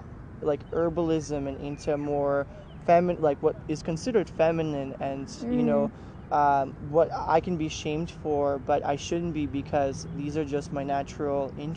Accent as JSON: {"language": "English", "country": "Russia", "tie": "born or raised there", "said": "growing up in Russia"}